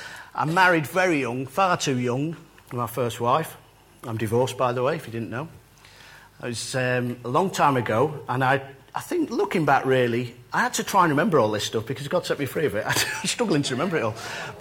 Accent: Warrington, North West England, United Kingdom; which is just on the outskirts of my hometown, Warrington.

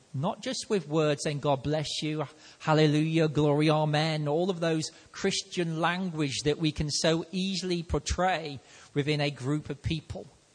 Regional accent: Liverpool, North West England, United Kingdom; now in England; I'm from Liverpool, and I was part of a shipping company in Liverpool for several years before I actually moved down south. And my accent starts coming out now.

